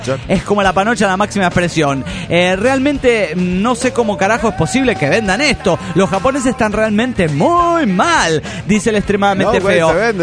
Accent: Tepic, Nayarit, Mexico; de Tepic, Nayarit, México.

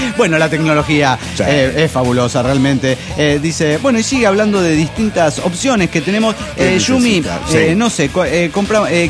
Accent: Mexico City, Mexico; vengo del DF mexicano

